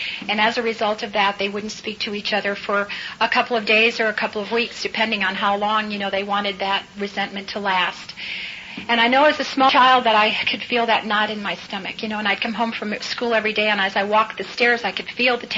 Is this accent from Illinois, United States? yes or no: yes; Chicago, Illinois, United States; born there; I was born in Chicago, Illinois